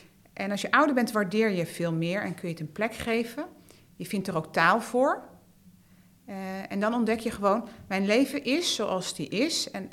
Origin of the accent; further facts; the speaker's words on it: Utrecht, Netherlands; Ik ben opgegroeid in Kanaleneiland.